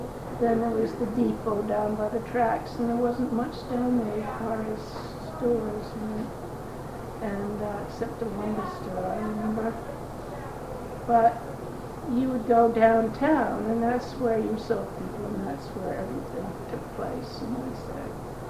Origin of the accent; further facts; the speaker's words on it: Concord, Massachusetts, United States; also born or lived in Newton; Yes, we came from Newton, which was quite a change for us because Concord was such a much of a country town compared to suburban life in Newton.